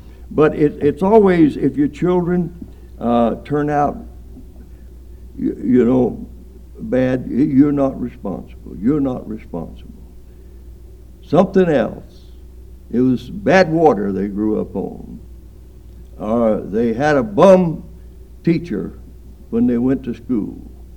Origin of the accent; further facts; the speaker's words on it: Baghdad, United States; Well, we had a man down here in Baghdad, and I'm not talking about Iraq, where I grew up down there in Baghdad.